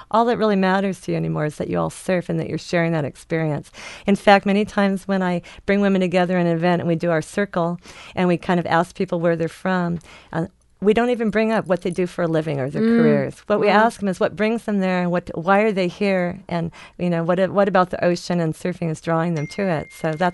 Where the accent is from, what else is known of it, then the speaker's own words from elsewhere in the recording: Portland, United States; growing up in Portland